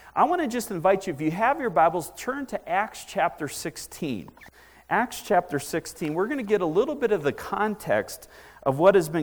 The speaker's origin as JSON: {"language": "English", "region": "Michigan", "country": "United States", "tie": "born or raised there", "said": "When I grew up in Michigan, we'd go visit my grandparents in Pennsylvania."}